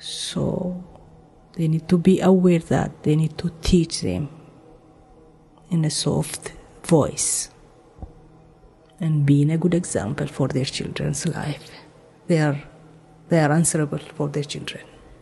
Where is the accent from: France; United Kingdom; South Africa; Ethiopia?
Ethiopia; English is a second language; now in Portland, United States; I'm originally from East Africa, Ethiopia. I have been here like more than 15 years now.